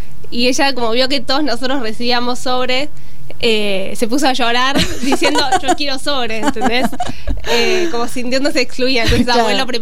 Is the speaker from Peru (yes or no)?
no; Argentina; eso va a mí como argentina, digo, bueno, me duele que la gente no apueste por la Argentina